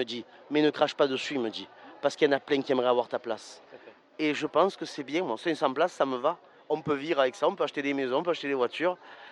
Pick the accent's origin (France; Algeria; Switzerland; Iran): France; Arles, Provence-Alpes-Côte d'Azur; Oui, je viens de Arles, moi, exactement. Ville de 30 000 habitants, avec les moustiques, on est 4 milliards, en fait.